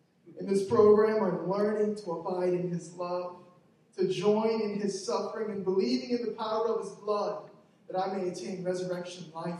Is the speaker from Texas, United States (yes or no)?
yes; Houston, Texas, United States; moved away; I was born and raised in Houston, Texas. I came to Jersey in the spring of 2013 because I met a girl online.